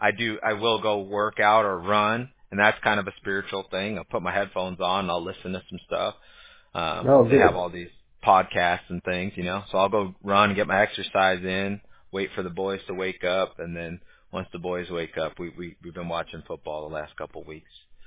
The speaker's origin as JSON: {"language": "English", "region": "California", "country": "United States", "tie": "born or raised there", "said": "I grew up in Orange County, and I used to drive down to San Diego about an hour to Qualcomm just to see those games."}